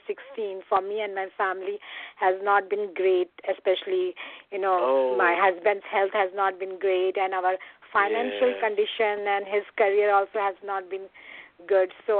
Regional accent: India; moved away as an adult; now in United States; Oh, I'm originally from India.

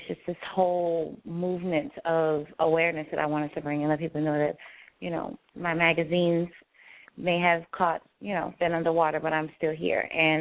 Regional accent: New Orleans, Louisiana, United States; being that we're from New Orleans.

